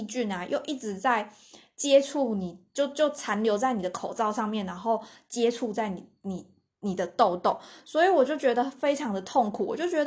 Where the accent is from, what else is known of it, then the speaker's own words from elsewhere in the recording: Taiwan; Bilibili 就是台湾的，我们台湾人可能比较不知道，